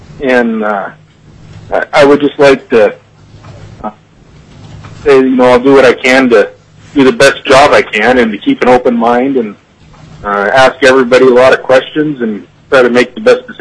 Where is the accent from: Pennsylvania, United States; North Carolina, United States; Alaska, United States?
Alaska, United States; Yakutat; I was born in Fairbanks and raised in Yakutat.